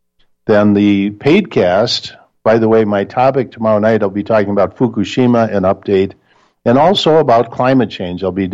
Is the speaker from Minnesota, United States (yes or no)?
yes; Minnesota, United States; Yeah, one thing I can tell you from living, you know, I grew up in Minnesota